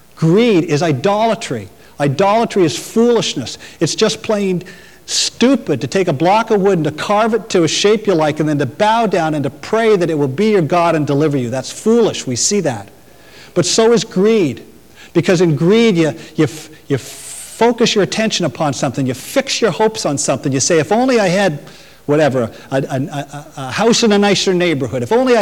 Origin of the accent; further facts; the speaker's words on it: Canada; I was going to be intolerant and insulting, but I'm a Canadian.